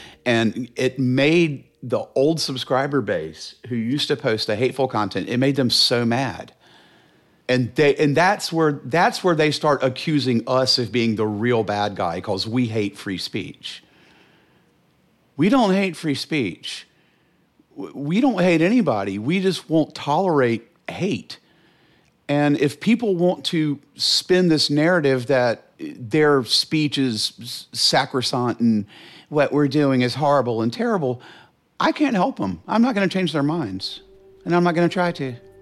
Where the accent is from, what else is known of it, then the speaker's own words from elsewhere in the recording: Charlotte, North Carolina, United States; I grew up in Charlotte. I'm a pretty stereotypical queer childhood.